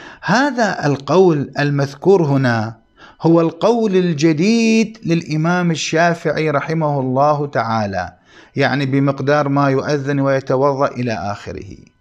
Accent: Iraq; يعني في بلداننا، في بلدنا العراق، بين أذان المغرب وأذان العشاء يكون هناك زيادة على الساعة

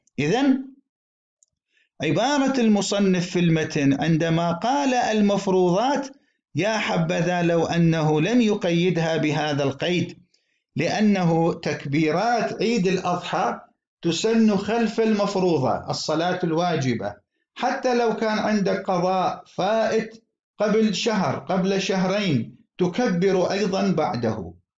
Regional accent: Iraq; هناك بعض المساجد عندنا في العراق بعد صلاة المغرب ليلة العيد

